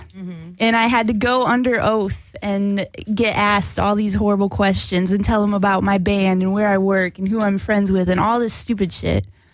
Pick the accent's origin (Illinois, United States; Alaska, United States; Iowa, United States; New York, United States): Iowa, United States; now in Los Angeles, United States; The whole reason I'm in LA, not because I want to be here, because I'm a fugitive from Iowa, because there prank calling is a serious deal.